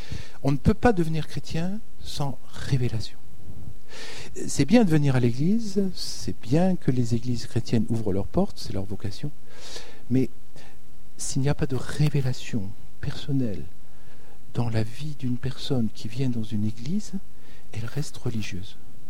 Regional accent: France; Nous, on a du mal parce qu'on est français.

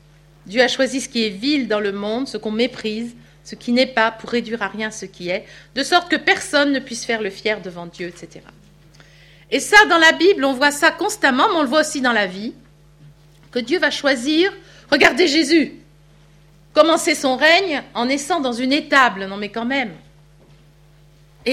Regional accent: France; Crois, c'est déjà pas facile, mais alors obéir, n'en parlons pas, on est français en plus, hein?

